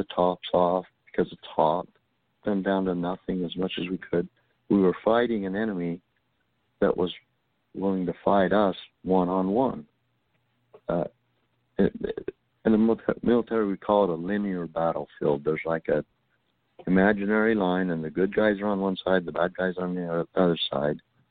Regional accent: United States; I'm an American.

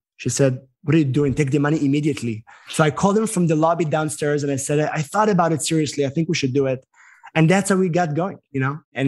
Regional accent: Israel; now in United States; You have the chutzpah to go and ask for anything as an American being from Israel, you know?

